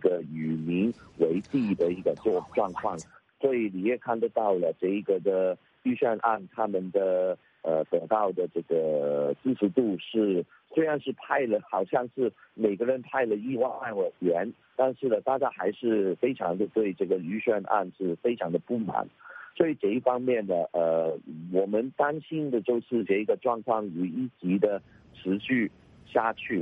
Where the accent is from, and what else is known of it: Hong Kong